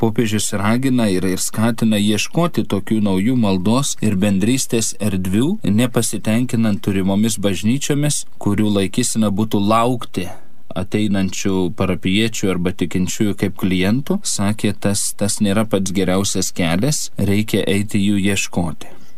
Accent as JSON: {"language": "Lithuanian", "town": "Panevėžys", "region": "Panevėžys County", "country": "Lithuania", "tie": "born or raised there", "said": "aš pats esu panevėžietis iš miesto kilęs, bet nemažai mano kunigystėje paskirimų buvo kaime ir dabar dirbu Krekenavoj miestelis, bet iš tiesų yra kaimiška bendruomenė"}